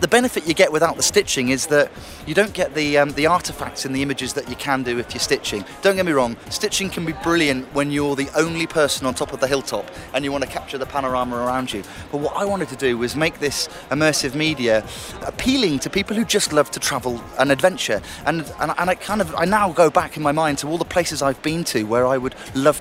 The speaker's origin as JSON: {"language": "English", "country": "United Kingdom", "said": "We're all British, scattered across every corner of the country"}